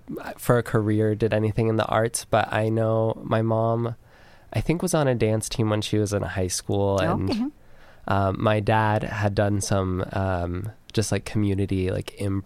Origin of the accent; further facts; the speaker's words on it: Vancouver, Washington, United States; also born or lived in Portland; I'm originally from Vancouver, Washington. I was born in Portland, Oregon, and grew up in Vancouver.